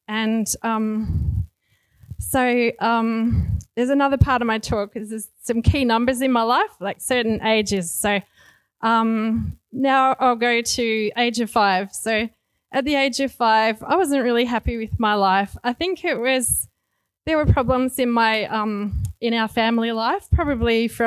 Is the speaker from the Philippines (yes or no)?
no; Melbourne, Victoria, Australia; born there; my background is I was born in Melbourne and my dad was a jazz musician and my mum was a nurse. And dad had been brought up a Catholic, but a very reluctant, not very excited Catholic.